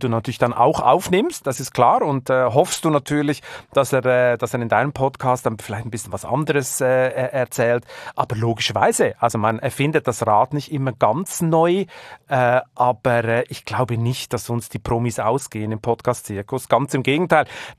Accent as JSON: {"language": "German", "country": "Switzerland", "accent": "Swiss", "lives_now": "Germany", "said": "ich kann einfach kein Hochdeutsch. Das ist das Problem. Und darum habe ich natürlich diesen Akzent immer ein bisschen drin. Ich komme nun mal aus der Schweiz"}